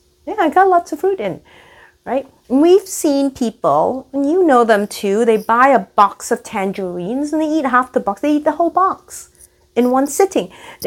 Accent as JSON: {"language": "English", "country": "Singapore", "tie": "born or raised there", "lives_now": "United States", "said": "I grew up in Singapore, and that's the equatorial tropics. Singapore is 2 degrees north of the equator."}